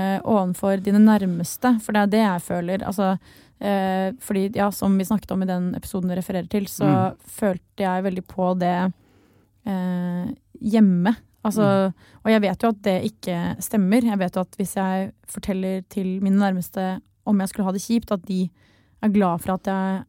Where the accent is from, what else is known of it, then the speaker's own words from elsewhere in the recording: Southern Norway, Norway; Hare kår på Sørlandet der jeg vokste opp.